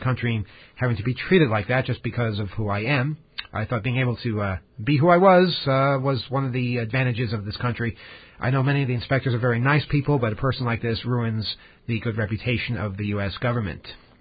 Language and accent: English; Japan; now in United States; I told him I'm from Japan and I do have a green card.